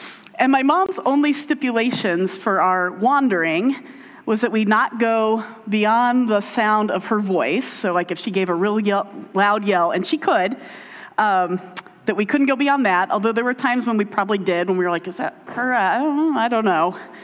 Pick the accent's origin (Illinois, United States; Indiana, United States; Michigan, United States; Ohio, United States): Indiana, United States; Indianapolis; you know I grew up in Indianapolis. I actually grew up on the outskirts of Indianapolis.